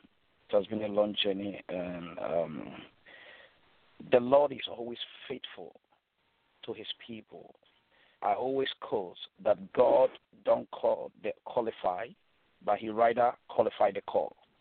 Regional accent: Ghana; now in United Kingdom; based in the UK. I'm a Ghanaian

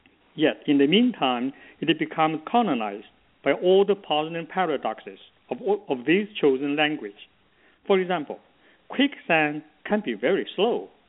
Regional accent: China; accent: village accent; English is a second language; because I was born and I grew up in a Chinese village, very poor and remote. So when I first attended university in Shanghai, everybody make fun of me.

